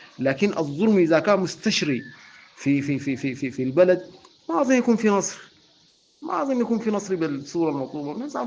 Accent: Sudan; وكاننا نحن ما سودانيين

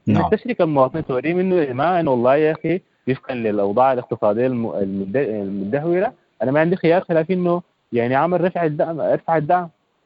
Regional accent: Sudan; نتفق أول احنا كسودانيين كيف يدار السودان؟

